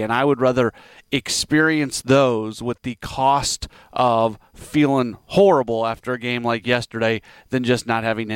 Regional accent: St. Louis, Missouri, United States; growing up in St. Louis, that was at the age that I'm at, that was part of the routine.

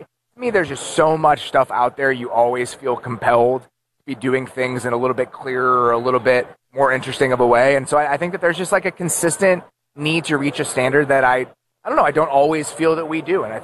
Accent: Chicago, Illinois, United States; You know, I grew up in Chicago, in the Chicagoland area. On Sundays at noon.

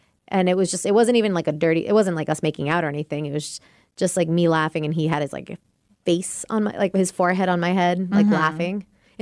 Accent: Lake Stevens, Washington, United States; So it just says that I'm from Lake Stevens and it says my name.

